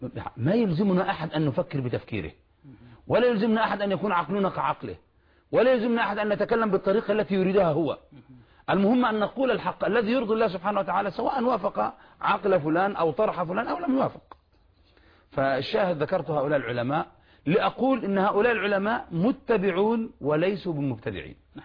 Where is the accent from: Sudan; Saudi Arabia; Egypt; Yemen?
Yemen; مشايخ عندنا في اليمن كبار